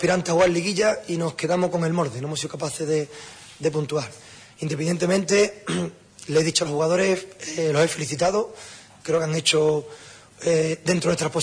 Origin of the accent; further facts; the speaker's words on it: Huelva, Andalusia, Spain; Soy de Huelva, dije en la previa que ese de Huelva, ese del Recre, lo sigo siendo